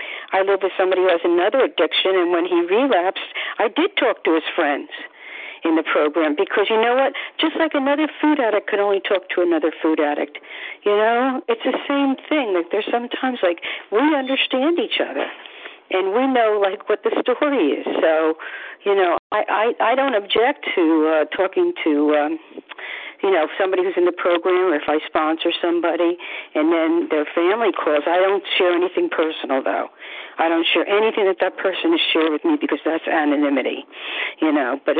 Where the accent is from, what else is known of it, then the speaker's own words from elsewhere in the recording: New Jersey, United States; I'm from New Jersey, and I'm so grateful this meeting is here.